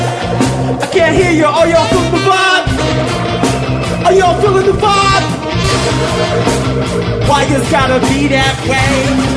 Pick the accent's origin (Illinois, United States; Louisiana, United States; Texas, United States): Louisiana, United States; New Orleans; I'm from New Orleans and I have to say, I survived Katrina, but I'm here today.